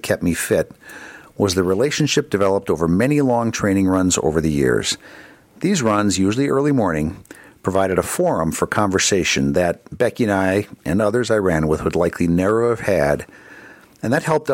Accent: Madison, Wisconsin, United States; I'm from Madison, Wisconsin, and I am new to the Extra Mile podcast site.

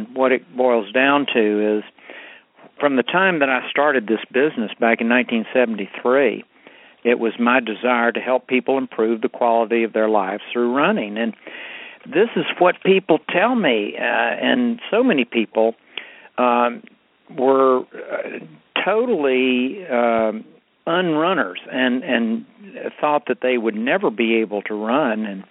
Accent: Atlanta, Georgia, United States; Kevin, I'm actually in my hometown of Atlanta, Georgia, and it's a beautiful, chilly day here

